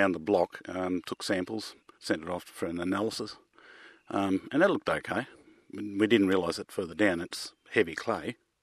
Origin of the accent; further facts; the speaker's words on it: Denmark; now in Tasmania, Australia; I'm from Motten Terrace's Vineyard and Wines and originally from Denmark.